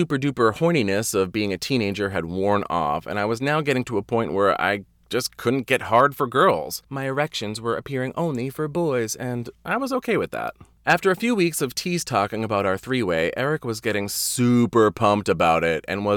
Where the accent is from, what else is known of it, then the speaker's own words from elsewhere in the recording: Wareham, Massachusetts, United States; Perfect. I'm from Wareham. This is much more my style.